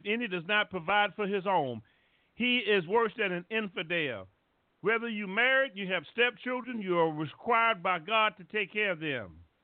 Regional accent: the South, United States; Y'all, I'm from the South.

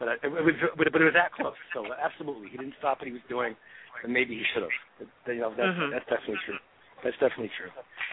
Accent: Brooklyn, New York, United States; I grew up in Brooklyn, New York, very multicultural.

